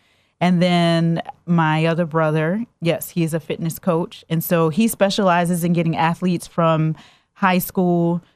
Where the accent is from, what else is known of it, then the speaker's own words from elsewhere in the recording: New Orleans, Louisiana, United States; also born or lived in Chatsworth, Georgia; Yes. Yes, I'm from New Orleans originally.